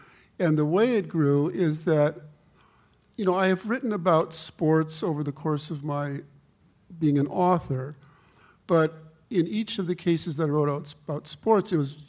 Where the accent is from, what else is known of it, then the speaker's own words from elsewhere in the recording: Wisconsin, United States; As I said, I grew up in Wisconsin with the Milwaukee Braves, right, of Henry Aaron and Warren Spahn.